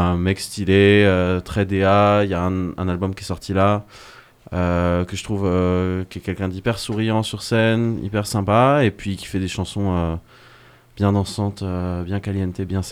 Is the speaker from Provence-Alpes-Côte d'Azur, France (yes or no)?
no; Paris, Île-de-France, France; Moi pas du tout, moi je suis parisien